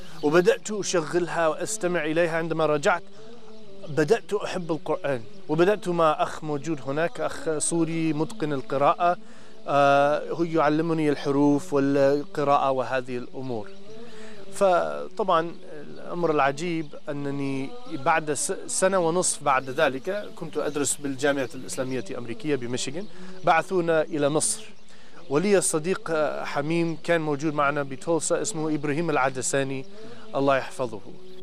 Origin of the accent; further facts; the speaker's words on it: Oklahoma, United States; من أمريكا.